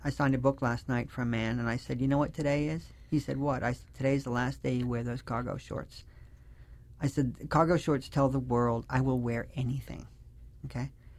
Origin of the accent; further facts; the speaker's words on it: United States; And one of the ways in which I'm really an American, and it took living overseas to realize, is that I really do believe that hard work pays off